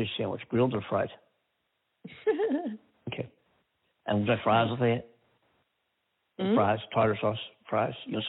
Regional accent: Pennsylvania, United States; My home state of Pennsylvania, where we have Fetterman running against this doctor who's been on TV

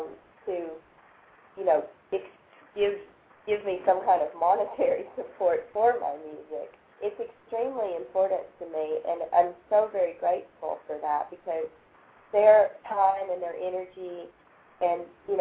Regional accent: Alabama, United States; I'm from Alabama, and I come from you know, very down-to-earth people and people of the land

